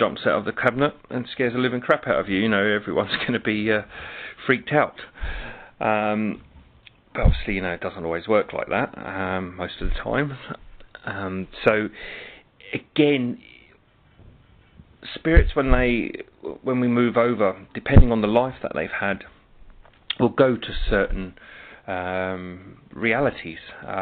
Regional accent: London, United Kingdom; I'm from London in the UK.

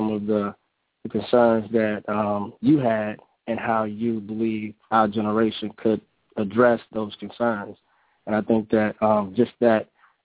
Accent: Winston-Salem, North Carolina, United States; also born or lived in Harlem; now in Charlotte, United States; I'm also from Winston-Salem, North Carolina, born and raised. Went to college in 1998 at UNC Charlotte, and I spent some time there. I actually call the QC my new home now.

